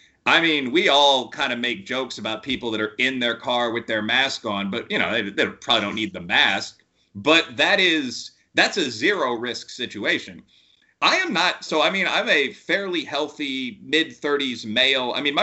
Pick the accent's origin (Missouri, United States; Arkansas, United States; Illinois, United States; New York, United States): Illinois, United States; Chicago; I mean, I'm from Chicago.